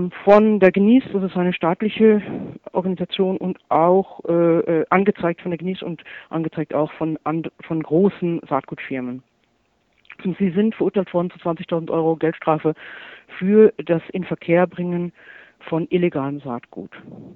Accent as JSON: {"language": "German", "country": "Austria", "said": "ich bin ja aus Österreich, ich bin Bergbäuerin und Imkerin. Wir haben einen Hof in 1000 Meter Seehöhe"}